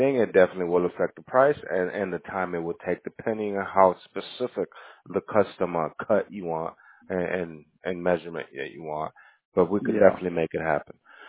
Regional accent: El Salvador; now in United States; I'm from El Salvador. I also got my green card, able to work in the U.S.

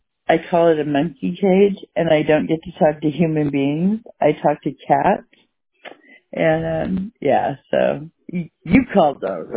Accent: California, United States; Like I said, I'm from California, from the border down there

